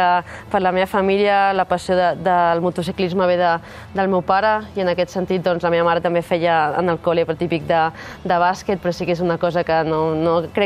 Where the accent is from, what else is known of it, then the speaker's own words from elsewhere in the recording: Catalonia, Spain; jo sóc catalana